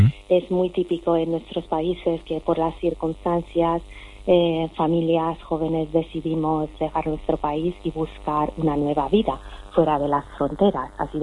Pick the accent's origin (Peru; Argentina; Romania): Romania; Transylvania; Spanish is a second language; now in La Almunia de Doña Godina, Spain; Llegué hace 20 años desde Transilvania.